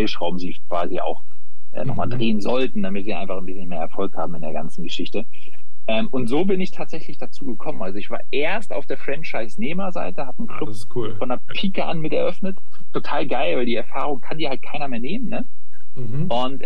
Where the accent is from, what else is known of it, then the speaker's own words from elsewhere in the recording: Peine, Lower Saxony, Germany; Also ich komme ja ursprünglich aus Peine quasi, ne? Niedersachsen.